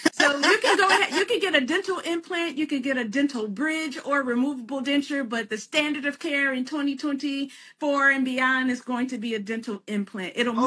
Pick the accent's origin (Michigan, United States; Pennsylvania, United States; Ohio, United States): Michigan, United States; Flint; That is my hometown, and you are welcome.